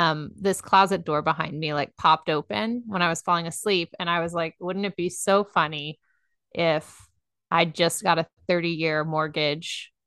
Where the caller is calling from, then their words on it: Dallas, Texas, United States; I am in Dallas, Texas.